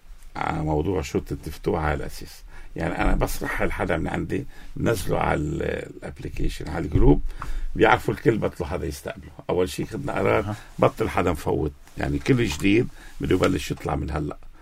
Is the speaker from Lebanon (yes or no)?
yes; Ghazir, Keserwan-Jbeil, Lebanon; أنا من غزير